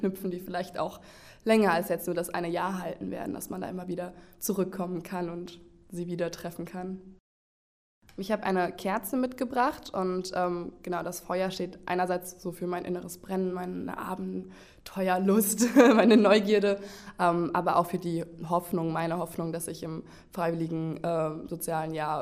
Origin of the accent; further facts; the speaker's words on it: Cologne, North Rhine-Westphalia, Germany; ich komme aus Köln und gehe nach Uganda mit Tjana.